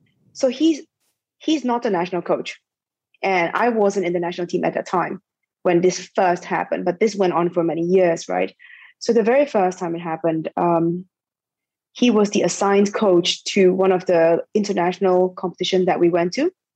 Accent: Ipoh, Perak, Malaysia; I grew up in Ipoh.

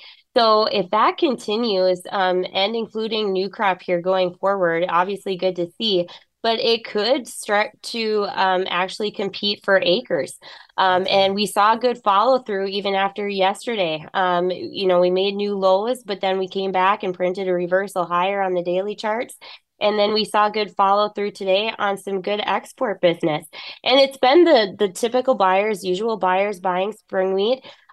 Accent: Midwest, United States; But, you know, being a Midwesterner, we think we're going to pay for it at some point.

